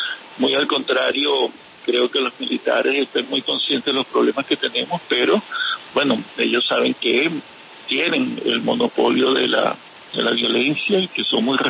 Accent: Venezuela; Me siento responsable con mi pueblo y creo que Venezuela merece un destino mejor.

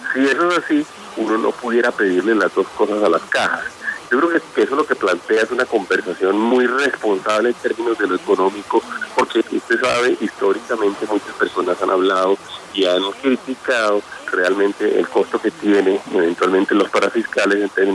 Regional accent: Colombia; lo que tenemos es que tomar la mejor decisión como colombianos, la mejor decisión como agentes de la economía en Colombia.

